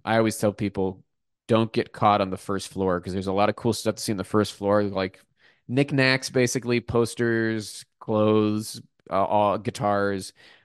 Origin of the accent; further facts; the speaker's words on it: Pittsburgh, Pennsylvania, United States; because I grew up in Pittsburgh, which is not far from Cleveland.